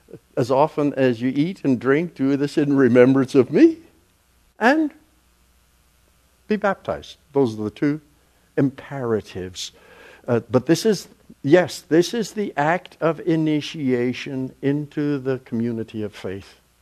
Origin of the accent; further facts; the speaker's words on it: Canada; I'm Canadian, we still say grade nine.